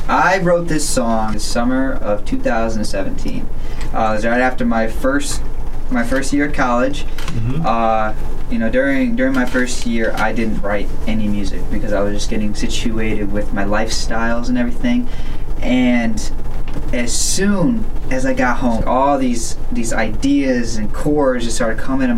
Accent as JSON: {"language": "English", "town": "Chicago", "region": "Illinois", "country": "United States", "said": "Since we're from Chicago, might as well, hopefully one day we get to Nashville."}